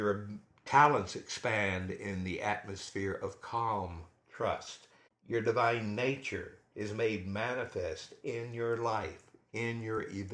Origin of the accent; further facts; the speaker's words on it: Texas, United States; I was raised in Texas, where we had lots of tornadoes.